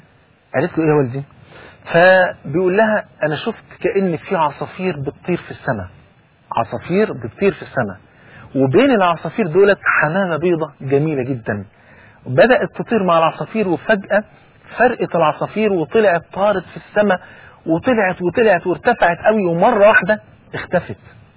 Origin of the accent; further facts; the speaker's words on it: Egypt; المثل عندنا في مصر بيقول البنت حبيبة ابوها